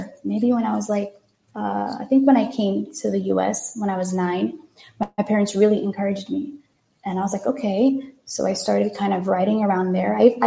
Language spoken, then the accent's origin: English; Jamaica; now in United States; And growing up in Jamaica, we listened to a lot of Christian music.